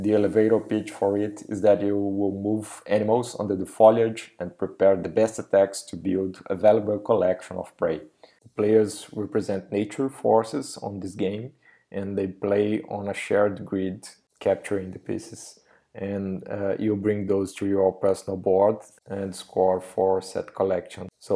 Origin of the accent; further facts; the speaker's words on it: Brazil; English is a second language; from Brazil.